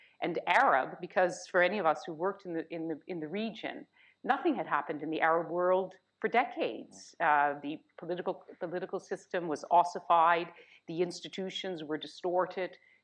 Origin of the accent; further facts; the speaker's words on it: Canada; as a Canadian